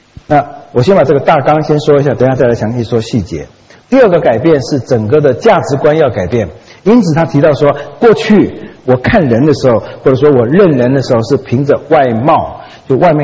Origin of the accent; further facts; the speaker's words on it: Taiwan; 因为毕竟我在台湾长大，我不是在国内长大的